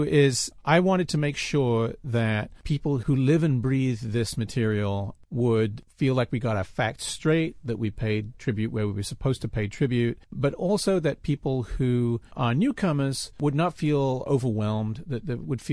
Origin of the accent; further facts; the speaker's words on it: Wales, United Kingdom; now in Philadelphia, United States; As you can probably hear, I'm not actually from around here.